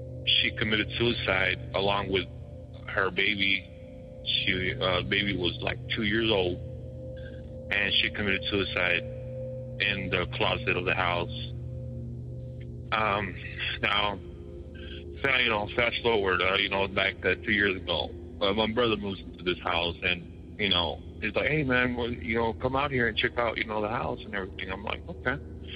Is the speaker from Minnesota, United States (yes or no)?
no; California, United States; We are from California, me and my family.